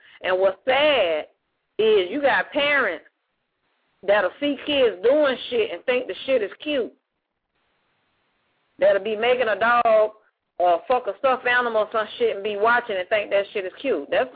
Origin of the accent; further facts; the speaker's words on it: Jacksonville, Florida, United States; also born or lived in Miami; I was raised up down in Florida and in Jacksonville and Miami and down in the reggaeton area, and that's just how they do.